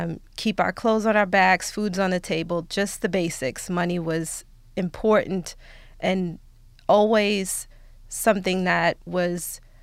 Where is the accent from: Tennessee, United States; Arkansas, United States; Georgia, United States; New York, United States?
New York, United States; Brooklyn; I started out a young girl growing up in Brooklyn, New York, pretty humble beginnings.